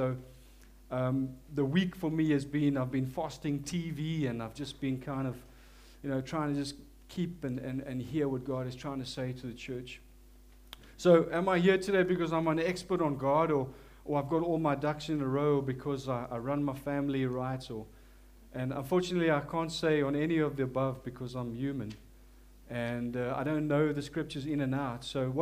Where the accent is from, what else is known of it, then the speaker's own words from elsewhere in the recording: South Africa; accent: South African; As you can hear, forgive my South African accent.